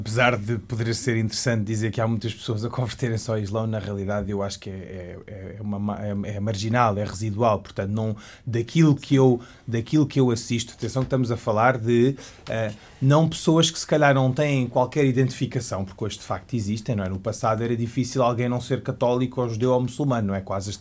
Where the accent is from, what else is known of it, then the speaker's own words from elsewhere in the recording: Portugal; eu, que sou português e que professo a religião islâmica.